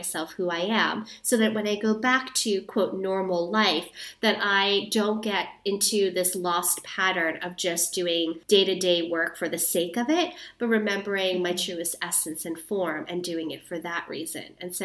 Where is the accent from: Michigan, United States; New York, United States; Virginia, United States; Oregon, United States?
New York, United States; New York City; also born or lived in Guatemala / Thailand; in New York City. So I'm a New Yorker.